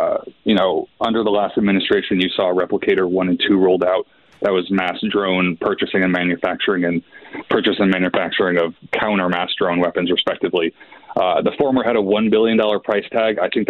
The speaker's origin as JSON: {"language": "English", "region": "New Jersey", "country": "United States", "tie": "born or raised there", "said": "I grew up in New Jersey. My mom still lives there, pretty close to where this all popped off, and a lot of my friends are still there."}